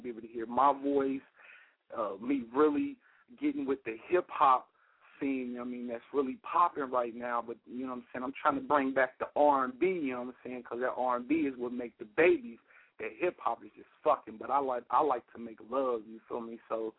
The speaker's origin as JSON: {"language": "English", "town": "Kansas City", "region": "Missouri", "country": "United States", "tie": "born or raised there", "lives_now": "Philadelphia, United States", "said": "I'm loving it here, but I still love my hometown, Kansas City, Missouri, man, for sure."}